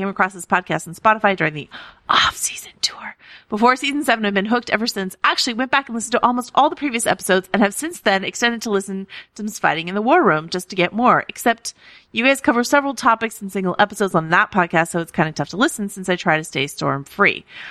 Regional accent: Kentucky, United States; I'm from Eastern Kentucky, and the one thing we love here is our seasonal garden tomatoes.

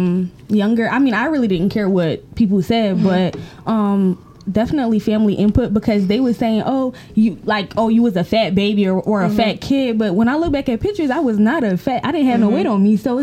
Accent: Jamaica; I was raised in Jamaica

